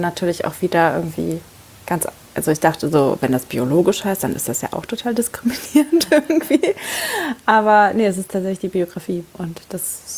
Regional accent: Kazakhstan; Na, bist du Russin, dann kommst du bestimmt aus Kasachstan. Ja, genau.

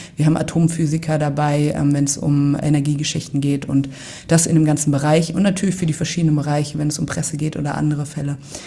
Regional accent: Marburg, Hesse, Germany

